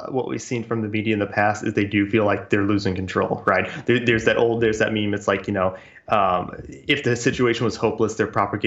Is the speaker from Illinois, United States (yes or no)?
yes; Illinois, United States; I mean, I come from Illinois and there's like, you know, catfish down there